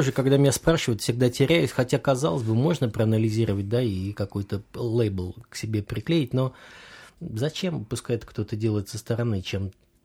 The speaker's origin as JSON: {"language": "Russian", "region": "Moscow", "country": "Russia", "said": "я-то как москвич такой уже закоренел"}